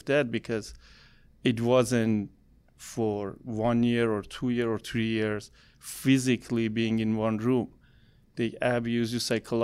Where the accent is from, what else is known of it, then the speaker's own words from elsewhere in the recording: Iran; So I'm from Iran, and almost 16 years ago, 17 years ago, I converted to Christianity.